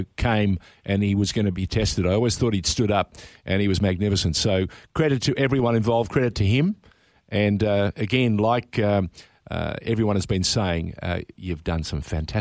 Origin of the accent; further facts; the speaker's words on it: Sydney, New South Wales, Australia; I grew up in Sydney